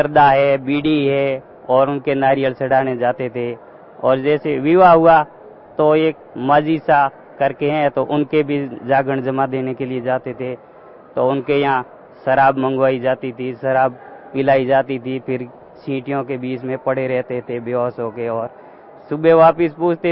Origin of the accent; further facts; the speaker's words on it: Barmer, Rajasthan, India; मैं बाड़मेर राजस्थान से आया हूँ